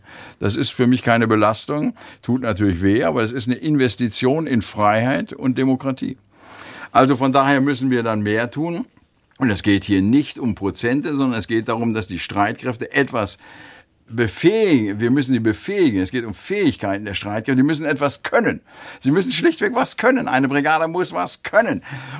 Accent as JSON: {"language": "German", "town": "Lüneburg", "region": "Lower Saxony", "country": "Germany", "said": "Ich komme aus Lüneburg, da war die Grenze 80 oder 100 Kilometer weg"}